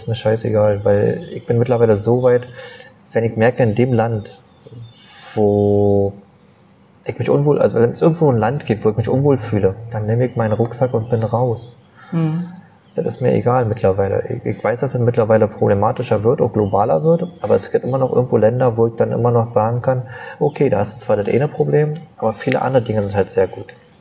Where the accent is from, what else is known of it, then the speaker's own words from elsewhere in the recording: Berlin, Germany; Und ich bin ja in Berlin aufgewachsen.